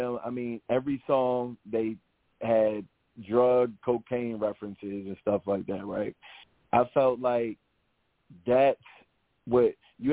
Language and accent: English; Virginia, United States; you know, I'm from Virginia. We ain't shit to do but cook.